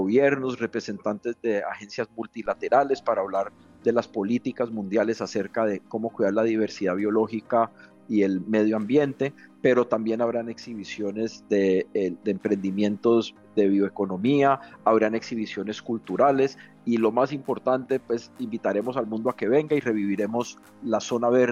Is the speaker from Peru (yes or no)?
no; Cali, Valle del Cauca, Colombia; Entonces, esto es un como caleño, pues es un sentimiento muy bello, y seguiremos trabajando para proyectar a Cali.